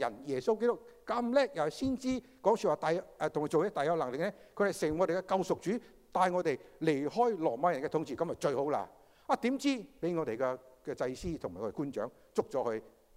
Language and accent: Cantonese; China; 我們中國人特別，我們很醒目的，很聰明的